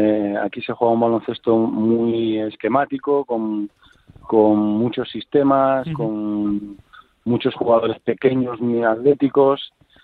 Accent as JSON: {"language": "Spanish", "country": "Spain", "said": "ahora mismo somos cuatro entrenadores españoles en la liga."}